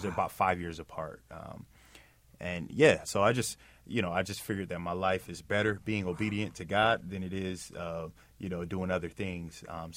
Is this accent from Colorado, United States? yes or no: no; Sacramento, California, United States; also born or lived in Inglewood; I was actually born here in Inglewood in Southern California, and I was raised in Sacramento.